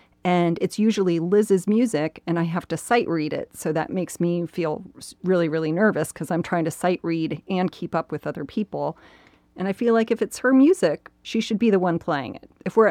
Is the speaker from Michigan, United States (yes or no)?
no; Columbus, Ohio, United States; In Columbus.